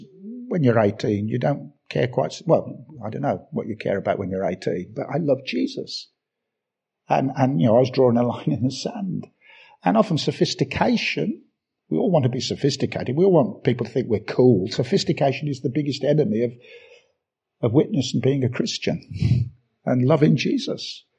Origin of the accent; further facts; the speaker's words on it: Birmingham, West Midlands, United Kingdom; accent: Birmingham; And I turned up, and in my lovely Birmingham accent said, smile, God loves you.